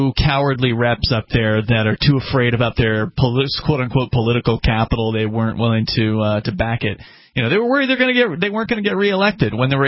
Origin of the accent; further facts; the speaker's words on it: New Hampshire, United States; maybe there is something happening back in my home state of New Hampshire, right?